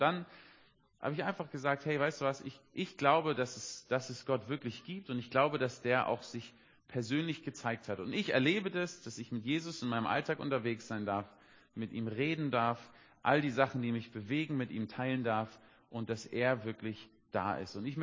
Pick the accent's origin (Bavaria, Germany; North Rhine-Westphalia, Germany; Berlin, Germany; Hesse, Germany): Berlin, Germany; Ich war 19 oder 20 Jahre alt, als Berliner Stadtjunge, so richtig im Dschungel.